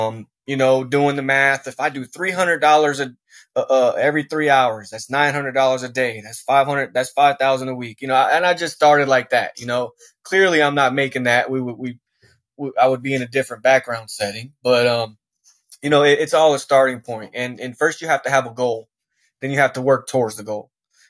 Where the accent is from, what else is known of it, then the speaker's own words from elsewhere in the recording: Tampa, Florida, United States; born there; Well, I'm 28 years old. Like you said, I was born in Tampa, Florida. I have four siblings, three of which are biological.